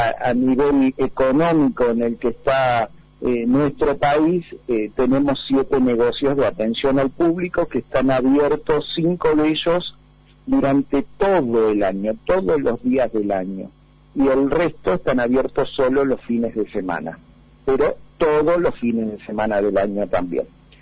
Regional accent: Buenos Aires Province, Argentina; now in Villa Rumipal, Argentina; Exactamente, era oriundo, ahora soy oriundo de Villa Rumipal.

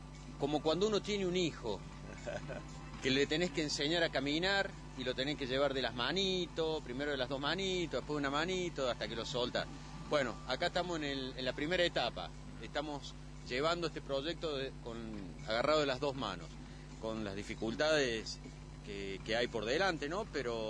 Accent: Córdoba, Argentina; now in La Rioja, Argentina; yo soy cordobés, hace varios años que estoy en La Rioja.

